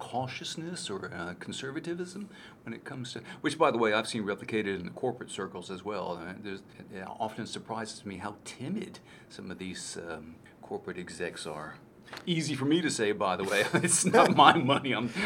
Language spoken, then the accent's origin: English; Australia; for us, speaking as an Australian now, to lift our game, to take our game to the next level?